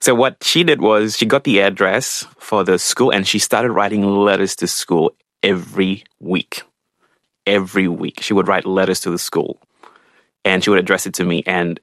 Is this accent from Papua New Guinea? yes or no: yes; Mount Hagen, Western Highlands, Papua New Guinea; I grew up in Mount Hagen, so which is regarded as the third largest city, and that's in quotations, in PNG. It's up in the mountains, and it's very, very cold.